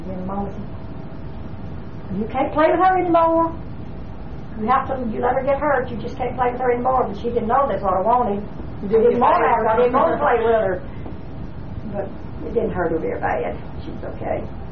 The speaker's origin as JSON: {"language": "English", "town": "Guntersville", "region": "Alabama", "country": "United States", "tie": "born or raised there", "said": "They didn't do it in Gunnersville. They didn't do it in my hometown."}